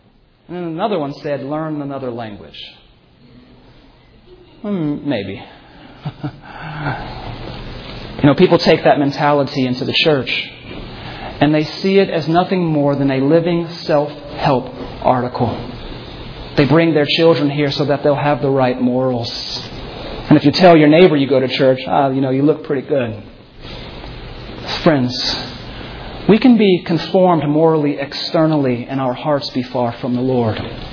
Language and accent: English; Las Vegas, Nevada, United States; What if, God, I'm from Vegas, so I can do a little bargaining.